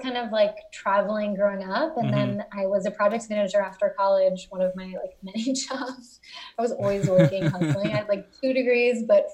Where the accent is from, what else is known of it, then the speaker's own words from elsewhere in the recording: United States; born there; I was born in the States, but my family is from Puerto Rico, Greece, Palestine, and England.